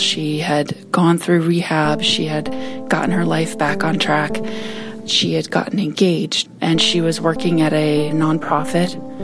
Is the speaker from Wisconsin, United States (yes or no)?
yes; Wisconsin, United States; now in Chicago, United States; My sister and I grew up in Wisconsin.